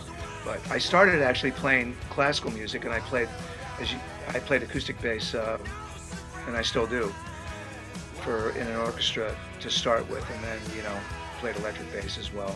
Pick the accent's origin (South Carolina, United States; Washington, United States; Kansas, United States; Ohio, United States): Washington, United States; born there; also born or lived in Connecticut; I was born in outside Seattle, Washington, when my father was in the Navy. I'm the oldest of three, and we moved a lot. So we moved to Connecticut in my sophomore year of high school.